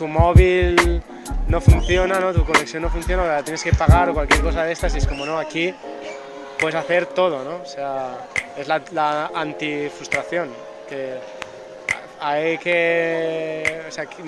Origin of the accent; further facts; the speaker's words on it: Vilanova i la Geltrú, Catalonia, Spain; born there; Yo nací en Villanueva del Sutru.